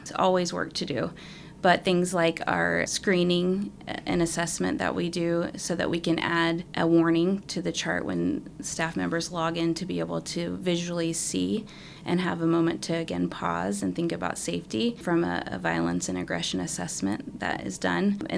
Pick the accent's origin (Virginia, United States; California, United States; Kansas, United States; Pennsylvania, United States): Kansas, United States; Wamego; I grew up in Wamego, Kansas. Okay, like, it doesn't get better than that, really